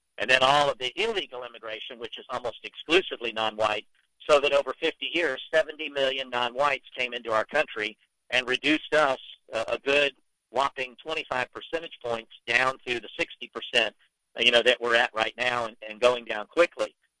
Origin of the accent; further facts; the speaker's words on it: Miami, Florida, United States; Again, I grew up in Miami, and I saw how overnight Miami, Florida was taken over by an alien influx